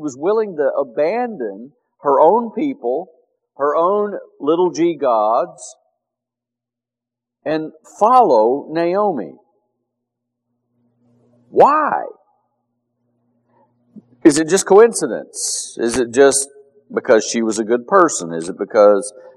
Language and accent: English; Texas, United States; I grew up in West Texas where cotton farming is huge.